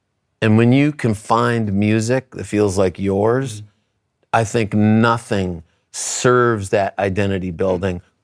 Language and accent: English; Concord, New Hampshire, United States; growing up in Concord, New Hampshire, my uncle lived above us and listened to oldies radio.